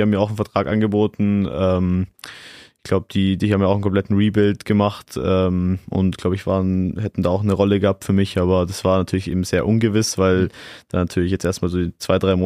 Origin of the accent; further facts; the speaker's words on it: Germany; born there; Wir sind genau umgezogen, wo ich dann in Deutschland geboren wurde.